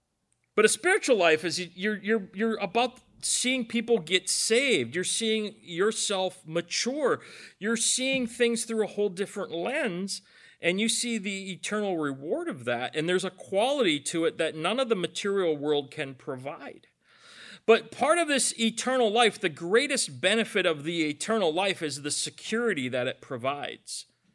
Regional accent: United States; One of the difficulties as being an American Christian living in the Midwest, in Michigan

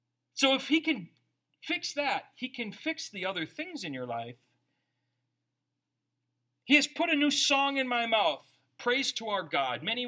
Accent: United States; Oh, I'm an American. We do none of that.

